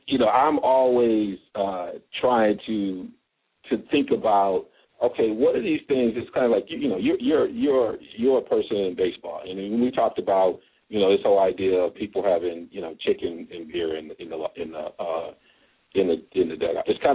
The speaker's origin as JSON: {"language": "English", "region": "Michigan", "country": "United States", "said": "because a couple of us, we're from Michigan. So it's always good to have one of our own on the show."}